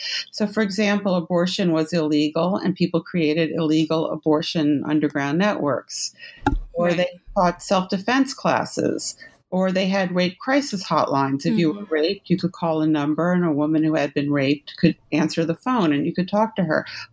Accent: New York City, New York, United States; born there; I was born in New York City in 1958.

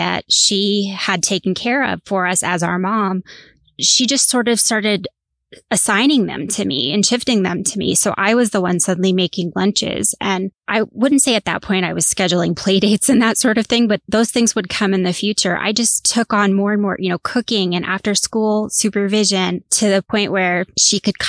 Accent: Northeast, United States; A lot of years, we would all of us drive to Florida, which I grew up on the Northeast coast. So we're talking a 20-plus-hour drive.

